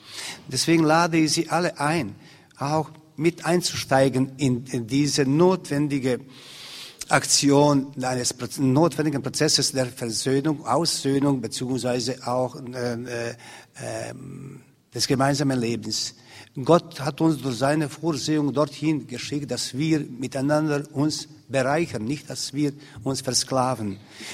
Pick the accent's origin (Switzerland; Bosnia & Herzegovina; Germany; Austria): Bosnia & Herzegovina; German is a second language; meine Heimat Bosnien-Herzegowina und die Umgebung ist noch immer leider Gottes Pulverfass.